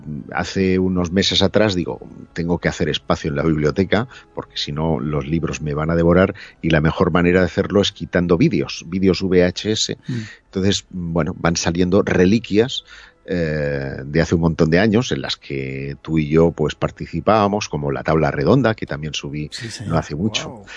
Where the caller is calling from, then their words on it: Sant Quirze del Vallès, Catalonia, Spain; also born or lived in Terrassa; En Barcelona estoy, nací en Terrassa, pero te hablo desde Sant Quirze del Vallès, que es una población relativamente pequeña, muy bien situada